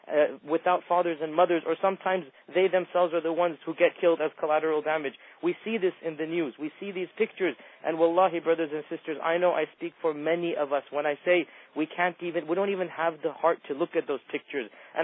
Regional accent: United States; I speak from America as an American

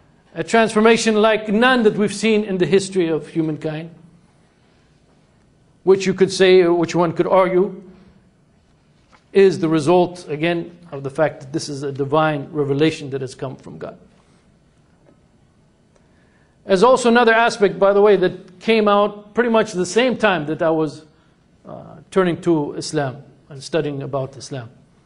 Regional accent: Spain; English is a second language; I'm originally from Spain. They were in Spain for many centuries. I'm actually from the part of Spain that they never conquered.

